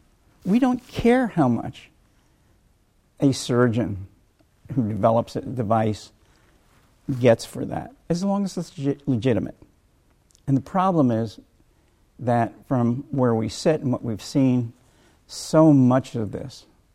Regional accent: Minnesota, United States; I'm from Minnesota

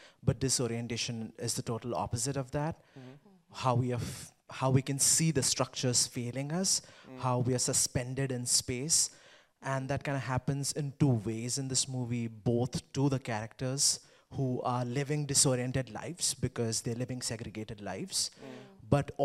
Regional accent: India; English is a second language; I come from India and I come from a lower caste community, and we faced a lot of segregation too.

